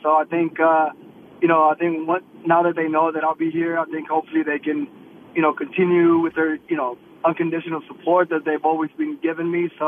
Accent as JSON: {"language": "English", "town": "Houston", "region": "Texas", "country": "United States", "tie": "born or raised there", "said": "Yeah, I was born and raised here in Houston."}